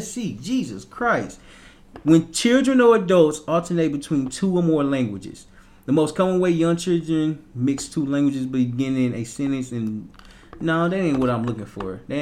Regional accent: Little Rock, Arkansas, United States; accent: southern; We see, I'm from Little Rock, Arkansas. My whole life, I've been in the South.

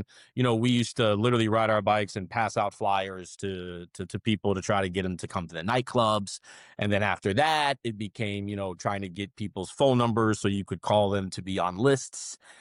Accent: Miami, Florida, United States; I did this and I did that and I'm from Miami and I know nightclubs and I know restaurants

